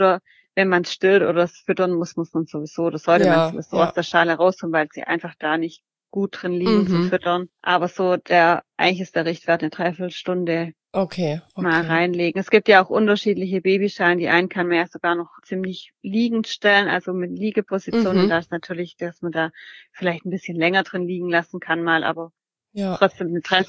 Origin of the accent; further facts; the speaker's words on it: Esslingen, Baden-Württemberg, Germany; also ich komme ja aus Esslingen